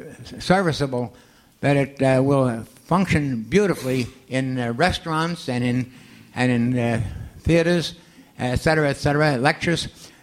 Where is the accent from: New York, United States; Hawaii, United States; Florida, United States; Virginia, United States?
New York, United States; I come from New York, and I happen to be very close to a facility that created implements for the FBI